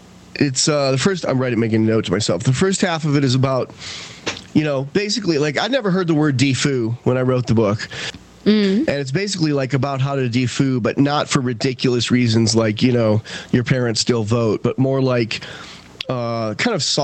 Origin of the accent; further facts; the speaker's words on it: East Coast, United States; now in Wyoming, United States; Even though I'm from the East Coast too originally, before I wised up and moved to Wyoming.